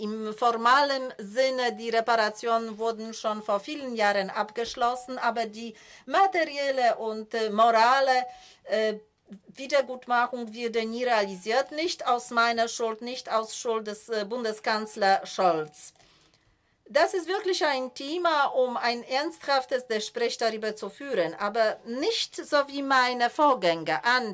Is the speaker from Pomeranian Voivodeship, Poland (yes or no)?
yes; Gdańsk, Pomeranian Voivodeship, Poland; German is a second language; aber ich bin auch der Historiker und ich stamme aus Danzig.